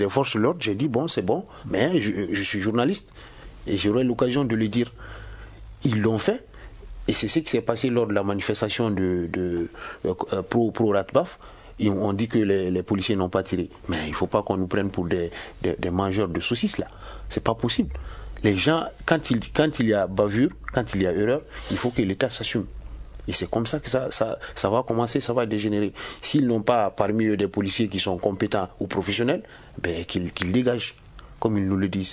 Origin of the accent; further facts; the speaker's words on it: Mali; Moi, en tant qu'homme de, en tant que Malien d'abord, moi je me suis mis devant eux